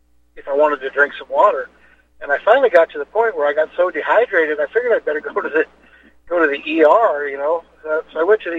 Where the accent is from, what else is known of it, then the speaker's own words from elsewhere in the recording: Buffalo, United States; So this little town of Buffalo, which is my hometown, grew up here. There's about 4,000 people here.